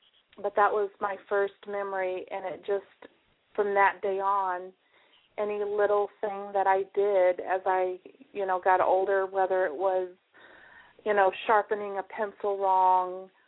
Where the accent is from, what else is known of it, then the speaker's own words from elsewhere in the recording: Kingman, Arizona, United States; Well, I grew up in Kingman. My dad was not in the picture. I am half Native American. My tribe is located in Oklahoma. I'm half Cheyenne and Arapaho.